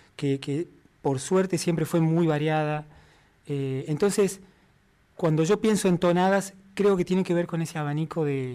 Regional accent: Concarán, San Luis, Argentina; also born or lived in Villa Dolores; Nací en Villa Dolores, sí. Pero por una situación de que mi mamá andaba en esos momentos, tuve que nacer ahí. De todas formas, Villa Dolores y mi pueblo y Concarán, de alguna forma estamos más conectados que inclusive que la capital de San Luis, digamos.

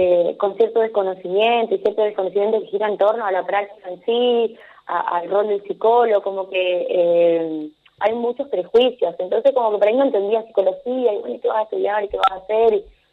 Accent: Paso de los Libres, Corrientes, Argentina; Bueno, yo soy acá de Paso de los Libres, soy nacida y criada acá, en nuestra ciudad.

